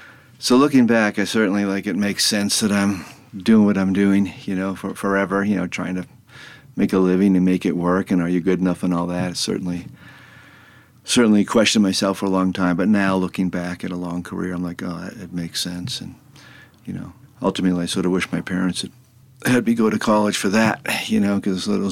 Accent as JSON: {"language": "English", "town": "Boston", "region": "Massachusetts", "country": "United States", "tie": "born or raised there", "said": "I used to play a lot of street hockey back then, growing up in Boston, where everybody played street hockey."}